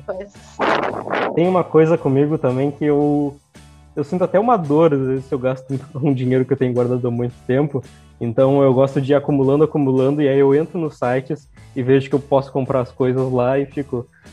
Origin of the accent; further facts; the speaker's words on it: Rio Grande do Sul, Brazil; accent: Rio Grande do Sul; Eu tenho sotaque do Rio Grande, né?